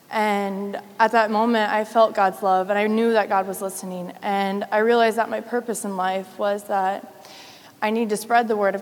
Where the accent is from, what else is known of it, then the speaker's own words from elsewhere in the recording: Norfolk, Nebraska, United States; I'm from Norfolk, Nebraska.